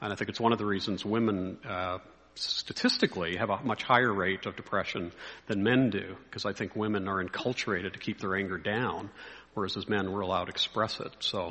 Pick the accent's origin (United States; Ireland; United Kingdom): Ireland; Dublin, Leinster; born there; I was born in Dublin in Ireland, so I've got UK heritage.